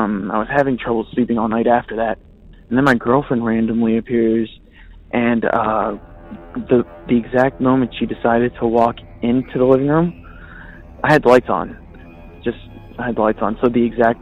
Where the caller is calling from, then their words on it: Redondo Beach, California, United States; I'm calling from Redondo Beach.